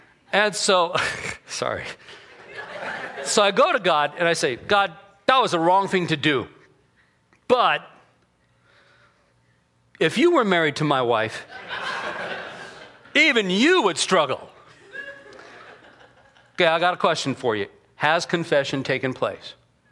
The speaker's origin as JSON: {"language": "English", "town": "Phoenix", "region": "Arizona", "country": "United States", "said": "Who cares? We're from Phoenix. We can handle it."}